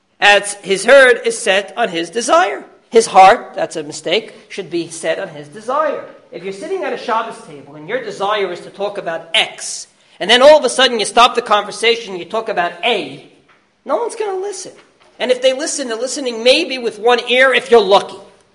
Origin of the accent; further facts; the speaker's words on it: United States; As you know, I can do that. I come from America.